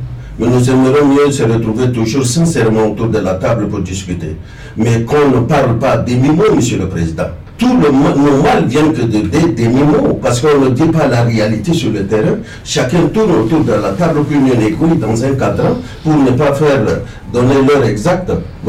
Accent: Central African Republic; pour dire que moi je suis centrafricain

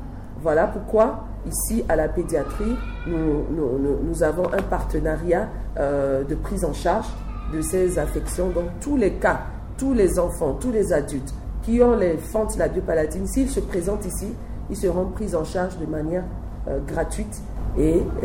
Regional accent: Togo; now in Central African Republic; C'est vrai que je suis togolaise, mais je suis centrafricaine aussi, parce que mon mari est centrafricain, donc je vis ici en République centrafricaine.

